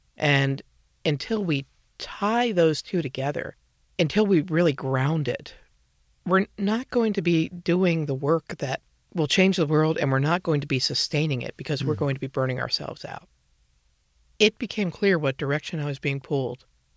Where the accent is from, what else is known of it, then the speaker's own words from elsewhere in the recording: the South, United States; I grew up a nun in the South, and that's a that was a rare species.